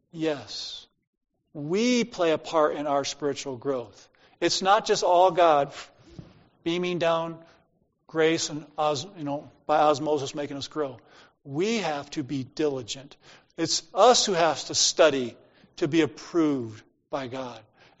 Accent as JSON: {"language": "English", "region": "Ohio", "country": "United States", "tie": "born or raised there", "said": "Where I grew up in Ohio, no one cultivated. It's a cultivate."}